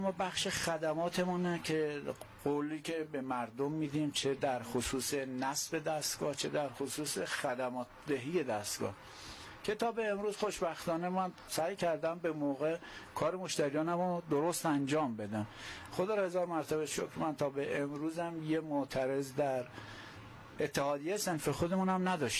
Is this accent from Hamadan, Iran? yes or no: yes; Hamadan, Iran; now in Karaj, Iran; بنده از سال 82 از همدان مهاجرت کردم به سمت کرج.